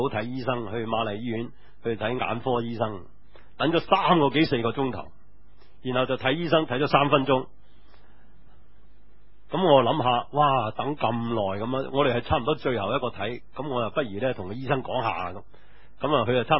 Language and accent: Cantonese; Guangdong, China; 佢对我哋广东人都唔系几客气